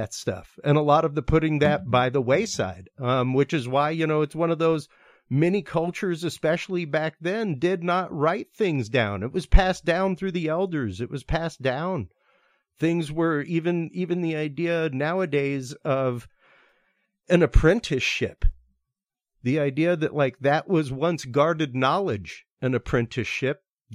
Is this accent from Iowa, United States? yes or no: no; Louisiana, United States; as a Cajun, the point that I bring up regularly